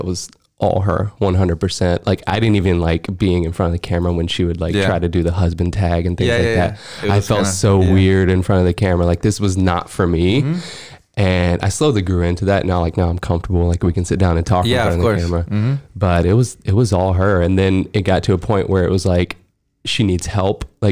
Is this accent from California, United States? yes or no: no; Alabama, United States; obviously I'm from Alabama. Me and Laura both grew up and we met in high school, and I went to college in Alabama